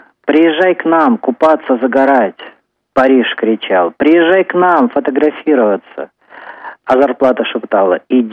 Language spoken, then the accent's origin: Russian; Omsk, Omsk Oblast, Russia; скорее всего, это будет в моем родном городе Омске